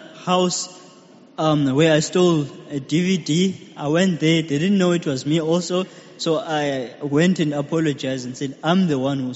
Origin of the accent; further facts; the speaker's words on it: Durban, KwaZulu-Natal, South Africa; I grew up enjoying soccer and other sports. In the year 1997, we moved now from Durban to a certain area. Which is a sort of a suburb area.